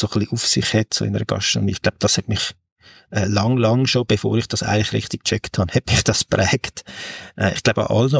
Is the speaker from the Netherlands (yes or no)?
no; Basel-Landschaft, Switzerland; now in Zurich, Switzerland; Und man würde es nicht denken von meinem Dialekt her, sagen mir die Leute immer, aber aufgewachsen bin ich eigentlich, also nicht eigentlich, sondern bin ich im schönen Kanton Basel-Land in der Muttenser Kurve.